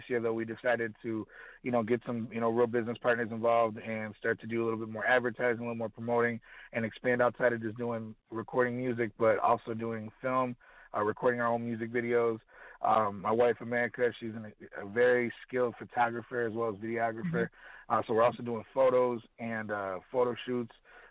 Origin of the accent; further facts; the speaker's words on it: Kenosha, Wisconsin, United States; do some venues in Sturtevant, Racine, Wisconsin, my hometown of Kenosha, Wisconsin, and even West Bend, Wisconsin.